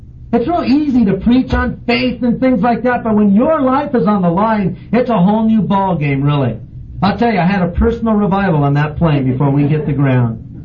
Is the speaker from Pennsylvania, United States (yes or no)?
no; California, United States; I'm from Southern California.